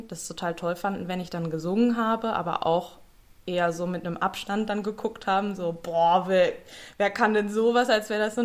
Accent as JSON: {"language": "German", "region": "Berlin", "country": "Germany", "tie": "born or raised there", "said": "Ich bin ja in Berlin aufgewachsen"}